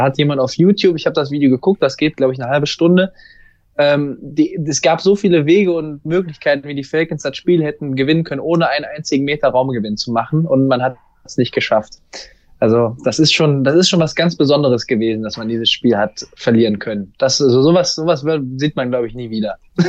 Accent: Cologne, North Rhine-Westphalia, Germany; einfach weil es auch meine Heimatstadt ist, beziehungsweise ich wohne nur 15 Minuten von Köln.

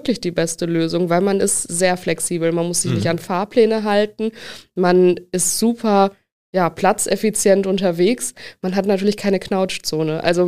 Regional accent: Essen, North Rhine-Westphalia, Germany; Also ich komme ja aus Essen

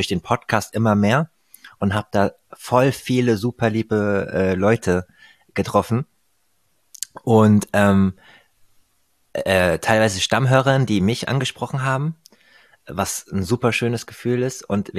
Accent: Hesse, Germany; born or raised there

